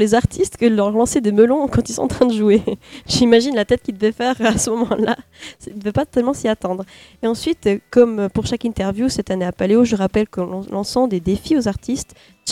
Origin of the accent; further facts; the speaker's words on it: Switzerland; enfin moi je suis suisse, eux aussi, mais je ne parle que le français